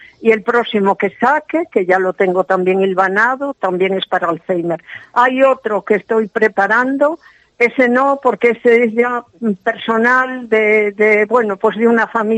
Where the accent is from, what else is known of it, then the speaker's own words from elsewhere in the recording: Cambre, Galicia, Spain; en Galicia, en mi pueblo, en donde yo he nacido, en Cambre